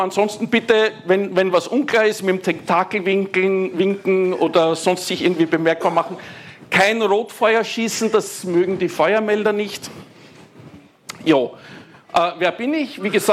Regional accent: Vienna, Austria; Ich bin Österreicher, das hört man wahrscheinlich. Ich bin Wiener. Ich spreche relativ schnell und wahrscheinlich für euch vielleicht unverständliches Deutsch.

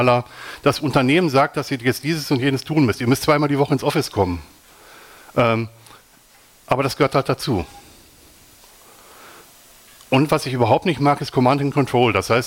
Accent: Wanne-Eickel, North Rhine-Westphalia, Germany; now in Switzerland; Ich komme aus dem Ruhrgebiet, das ist das Logo unten mit dem Pferdchen. Ich komme aus Wanne-Eickel, das ist das Wappen der damaligen Stadt Wanne-Eickel. Momentan lebe ich in der Schweiz

